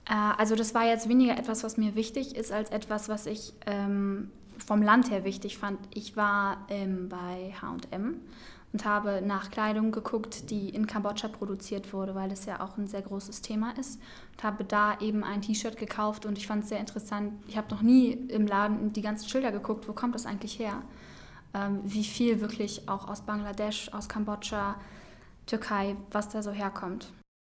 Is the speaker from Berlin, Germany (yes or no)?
yes; Berlin, Germany; Ich komme aus Berlin, beziehungsweise wohne ich in Brandenburg